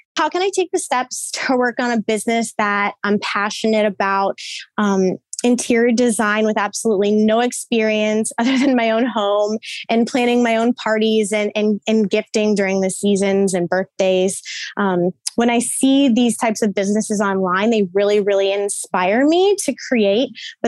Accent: Chicago, Illinois, United States; I'm from Chicago, Illinois.

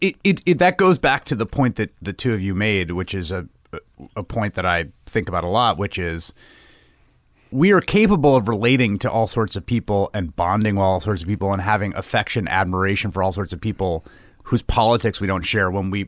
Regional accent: Bronx, New York, United States; It was a working class, middle class family. It was in the Bronx in the 80s. My mom is from the Bronx.

